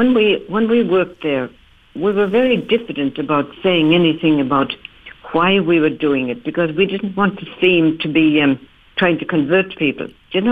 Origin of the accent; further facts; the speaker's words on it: Australia; Australians have been, well, I am Australian, you know.